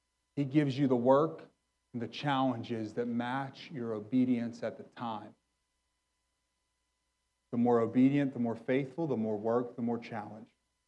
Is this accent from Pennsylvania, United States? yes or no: yes; McKeesport, Pennsylvania, United States; I'm from the port, okay? I'm from McKeesport, born and raised.